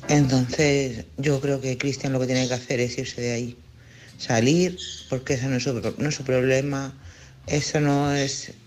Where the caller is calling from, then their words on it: Cádiz, Andalusia, Spain; de Cádiz.